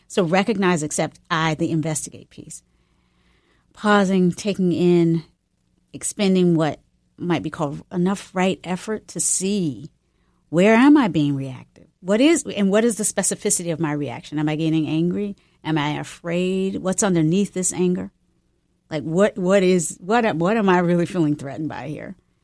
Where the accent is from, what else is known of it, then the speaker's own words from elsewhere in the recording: the South, United States; now in San Francisco, United States; when I moved to San Francisco from the South